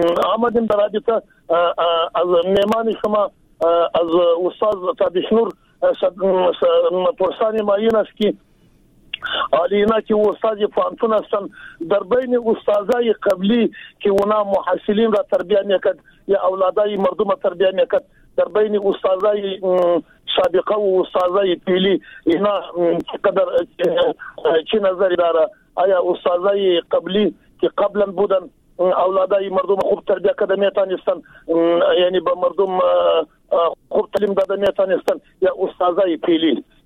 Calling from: Jowzjan, Afghanistan; پشتون هستم از جوزیان.

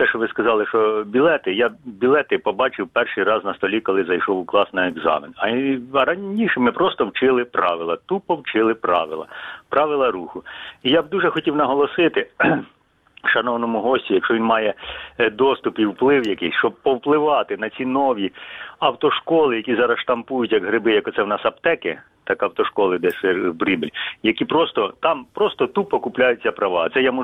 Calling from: Kyiv, Ukraine

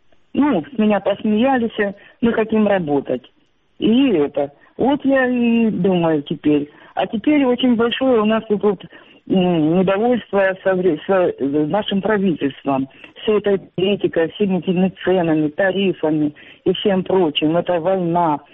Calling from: Shchastia, Luhansk Oblast, Ukraine; Здравствуйте, я со Счастья. Я сейчас уже на пенсии

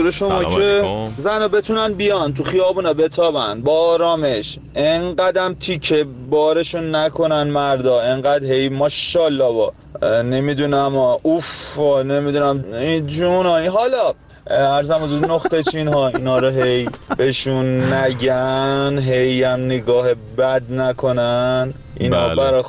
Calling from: Isfahan, Iran; accent: Isfahani

